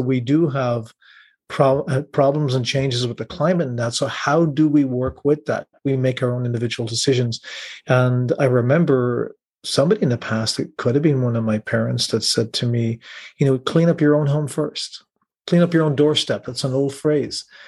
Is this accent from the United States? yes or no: no; Ireland; I love the rain. I'm Irish.